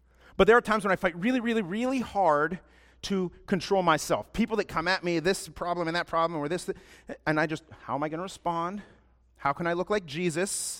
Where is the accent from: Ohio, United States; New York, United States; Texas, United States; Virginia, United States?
Ohio, United States; I'm not a seafaring guy. I'm from Ohio, so we don't have a lot of sea experiences.